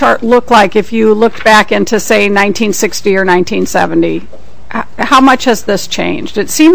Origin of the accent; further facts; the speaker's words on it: Nebraska, United States; I grew up in Nebraska. And in rural Nebraska, there were a lot of towns.